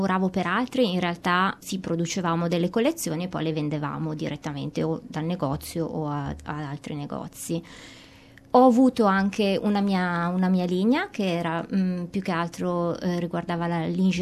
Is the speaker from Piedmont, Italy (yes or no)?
no; Milan, Lombardy, Italy; vengo da Milano, ho 38 anni